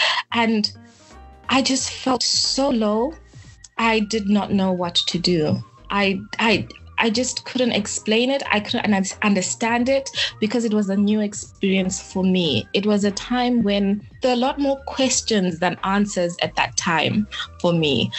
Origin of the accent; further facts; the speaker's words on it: Harare, Zimbabwe; So I grew up in Harare, Zimbabwe